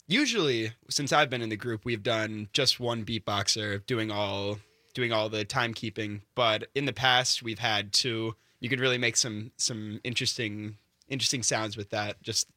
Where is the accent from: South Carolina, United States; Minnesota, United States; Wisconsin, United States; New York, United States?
Wisconsin, United States; Madison; It was in Madison. So I'm from Madison.